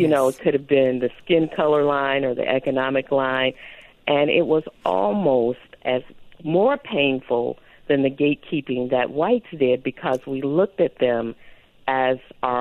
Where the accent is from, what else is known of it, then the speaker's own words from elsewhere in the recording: Chicago, Illinois, United States; I'm from Chicago as well, and I grew up in the 70s, and that kind of still existed.